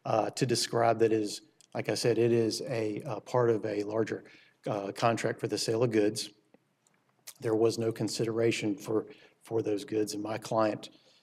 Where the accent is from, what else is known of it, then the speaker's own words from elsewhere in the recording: Jacksonville, Florida, United States; Just an example, I'm from Jacksonville. We just got done with the Players Championship.